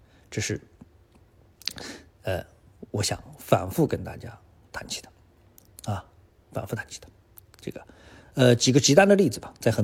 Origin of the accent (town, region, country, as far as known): China